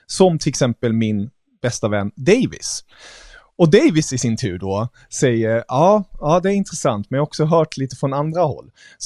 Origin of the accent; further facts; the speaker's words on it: Germany; och som tysk jag är, så lägger jag upp den här metaforen.